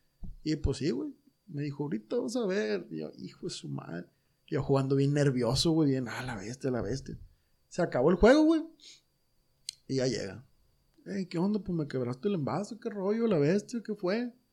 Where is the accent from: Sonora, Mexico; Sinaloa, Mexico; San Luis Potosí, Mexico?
Sinaloa, Mexico; Culiacán; yo aquí en Culiacán, ni modo que no conozcan la colonia esta, güey. Yo soy originario de Barranco, carnal.